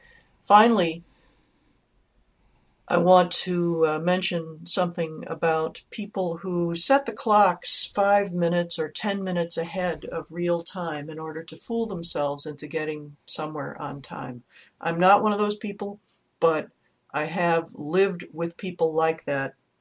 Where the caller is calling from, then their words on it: Kelowna, British Columbia, Canada; I'm calling from Kelowna in British Columbia, Canada.